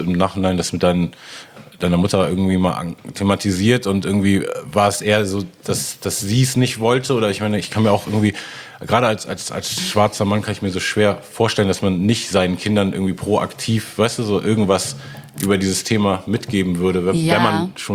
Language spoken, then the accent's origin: German; Hamburg, Germany; ich bin ja in Hamburg aufgewachsen, wie gesagt in Eppendorf. Ich war zu der Zeit gefühlt mit einem anderen Schulfreund von mir der einzig dunkelhäutige Mensch im ganzen Viertel.